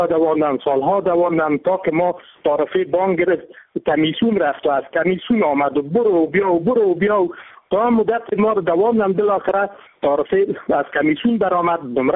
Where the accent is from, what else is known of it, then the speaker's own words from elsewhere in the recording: Kabul, Afghanistan; ما از کابل هستیم، مدت 8-9 سال است که ما آمدیم